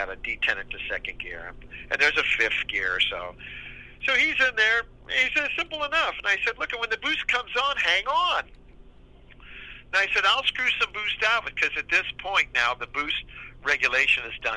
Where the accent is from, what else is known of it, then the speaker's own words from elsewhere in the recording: California, United States; And we're from Southern California. We used to go to Hollywood all the time.